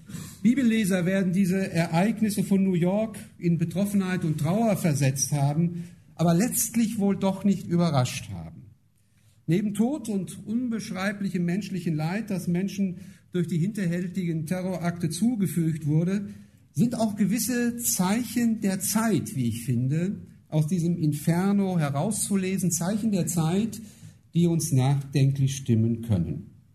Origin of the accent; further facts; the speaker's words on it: Kreuztal, North Rhine-Westphalia, Germany; Ich komme aus Kreuztal, dort gehöre ich zu einer evangelischen Gemeinschaft.